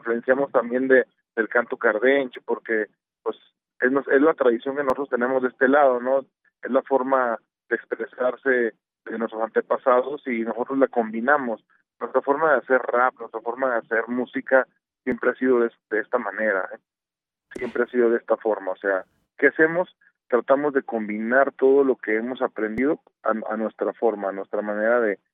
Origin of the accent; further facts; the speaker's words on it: Gómez Palacio, Durango, Mexico; Somos mexicanos, somos del norte, somos Gómez Palatinos, somos laguneros